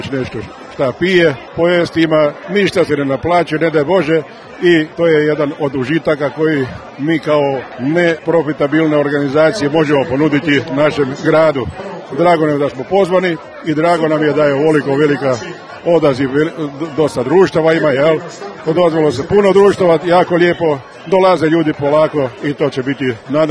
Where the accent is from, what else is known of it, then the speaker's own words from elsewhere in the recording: Jastrebarsko, Zagreb County, Croatia; I drago nam je da se to održava baš tu kod nas u Jaski